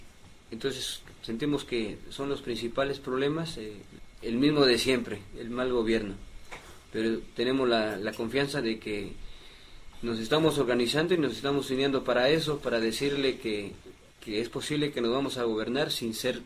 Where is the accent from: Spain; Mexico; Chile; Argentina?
Mexico; nosotros siendo indígenas, que hablamos el tzeltal, el tzotzil, el tojolabal, decirles que también somos mexicanos